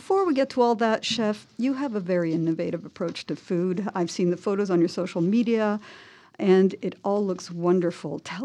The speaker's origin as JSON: {"language": "English", "country": "Hong Kong", "tie": "born or raised there", "said": "because I was growing up in Hong Kong and my father would take me to dim sum."}